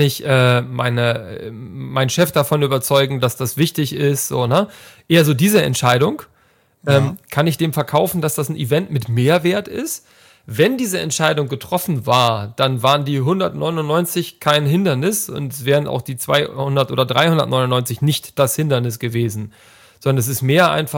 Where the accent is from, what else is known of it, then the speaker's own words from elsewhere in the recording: Hamburg, Germany; now in Leipzig, Germany; ich bin als Hamburger und als Wahl-Leipziger, gebürtiger Hamburger und Wahl-Leipziger